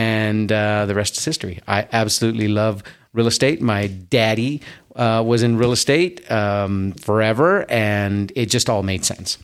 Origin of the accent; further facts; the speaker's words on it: Laredo, Texas, United States; So when I'm originally from Laredo, Texas, and I wanted to be a U.S. Customs House broker.